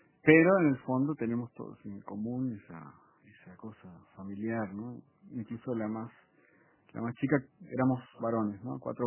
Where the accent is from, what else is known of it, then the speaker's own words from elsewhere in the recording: Uruguay; also born or lived in Mexico; yo soy uruguayo. Pasó que mi familia vivió mucho tiempo en México, en los años 70 hasta los 80, un poquito ahí. Más o menos 9 años vivimos en México.